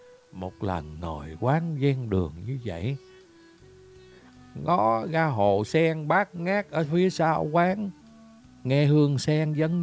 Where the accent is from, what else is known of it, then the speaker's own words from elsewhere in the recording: Mekong Delta, Vietnam; Quê tôi ở miền Tây, một năm cũng vài lần về Tết nhất để mà dỗ chạp.